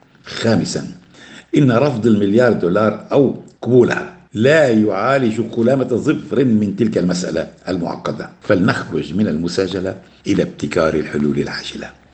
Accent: Tripoli, North Governorate, Lebanon; أنا أشكو الآن هم مدينتي ميناء طرابلس، وهي من البلديات الكبرى، وكانت تسمى في الماضي الأسكلة ترجمة لكلمة إسكال.

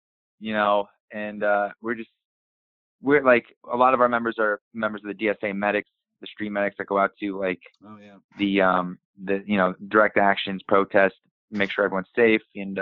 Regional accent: New Jersey, United States; So I am back in my home state, you know, the Garden State of New Jersey.

